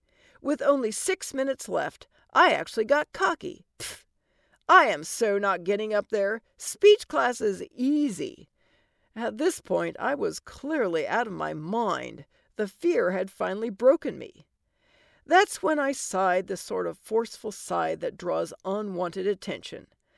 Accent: Ireland; Which, since I'm Irish, should mean I'm prone to fighting, but I've heard that really only applies if there's Guinness involved.

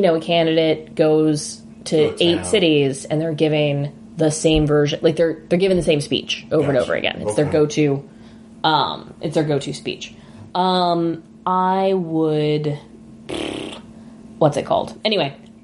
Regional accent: the South, United States; I'm from the South. Southern girl.

